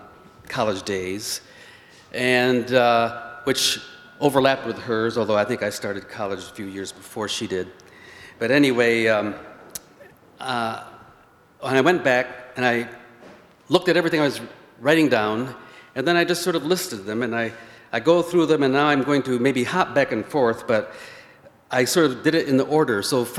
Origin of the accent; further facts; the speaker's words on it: Benton Harbor, Michigan, United States; also born or lived in Chicago, Illinois; I'm another South Side Chicago native, though I grew up in Benton Harbor